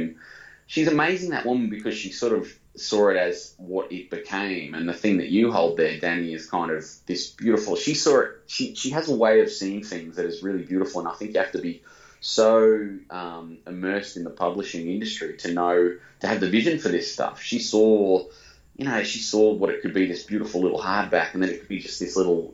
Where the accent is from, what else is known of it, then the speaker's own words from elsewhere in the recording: Brisbane, Queensland, Australia; There's a guy I really admire from my hometown, Brisbane.